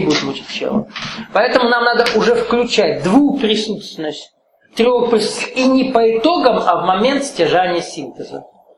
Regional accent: Nalchik, Kabardino-Balkaria, Russia; Я вырос на Кавказе, школу закончил. У Нальчики.

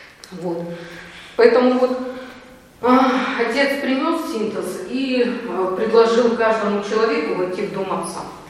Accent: Russia; born there; мы родились в России, это очень хорошо. И мы родились еще в переход, это тоже очень интересная эпоха, когда мы родились в переход

